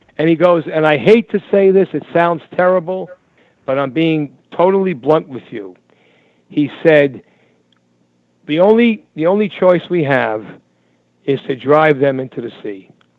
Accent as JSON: {"language": "English", "town": "Brooklyn", "region": "New York", "country": "United States", "said": "I'm from Brooklyn, and I, you know, I knew a lot of Jewish guys from college"}